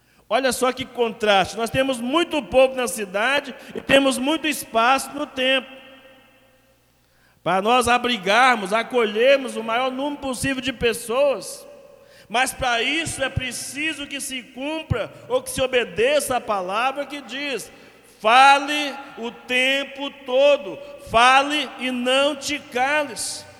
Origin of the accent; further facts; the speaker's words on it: Minas Gerais, Brazil; mas como mineiro, eu posso falar que nós temos essa qualidade de estender a mão ao nosso próximo